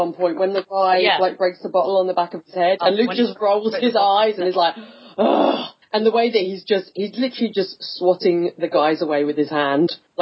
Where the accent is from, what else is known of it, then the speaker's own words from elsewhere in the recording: England, United Kingdom; I say ass because I'm English.